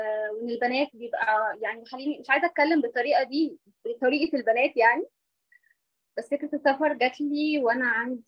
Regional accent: Upper Egypt, Egypt; now in Cairo, Egypt; وأنا عندي 19 20 سنة مرة تانية. وكان فكرة إن أنا كبنت من الصعيد من قرية من تفاصيل كتير أجي القاهرة ما كانتش فكرة سهلة

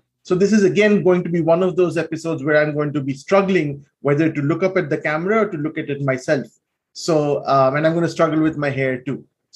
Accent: India; But still, as an Indian cricket fan, I still think that I have the right to complain as an Indian because, you know, that's what we do.

